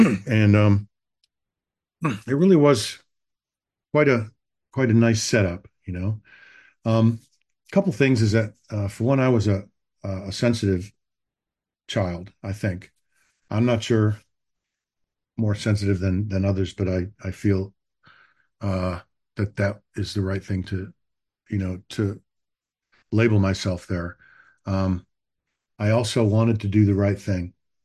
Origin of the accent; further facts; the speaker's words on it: Los Angeles, California, United States; born there; I was born in Los Angeles in 1962. That makes me 61, two. Yeah, 61. I'll be 62 in November.